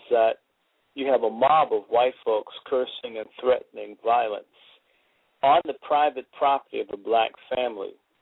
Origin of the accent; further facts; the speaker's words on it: the South, United States; I'm a Southerner